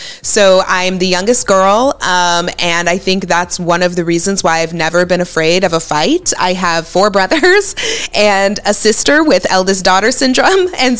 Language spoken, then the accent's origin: English; Arizona, United States; I was born and raised here in Arizona, and I think so many people raised in Arizona, especially as brown kids, you know how hard it is to be raised in this state.